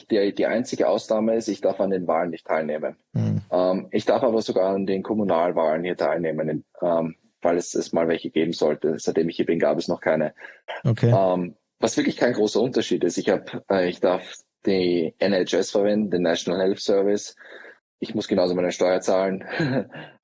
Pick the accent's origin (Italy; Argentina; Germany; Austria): Austria; moved away; Ich bin aus Österreich. Ja, es ist eine sehr lange Zeit. Im November werden es 10 Jahre, was eigentlich verrückt ist, wie schnell die Zeit vergangen ist, dass man 10 Jahre schon im Ausland lebt.